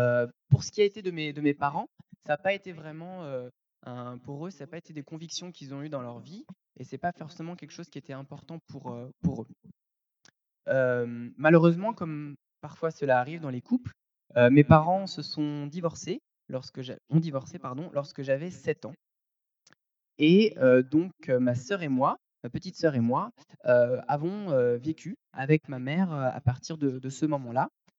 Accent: France; Et moi, je suis français, j'ai également des origines marocaines.

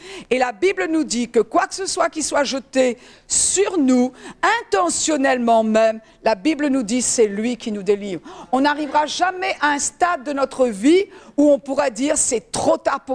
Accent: France; moi je trouve qu'en tant que Française

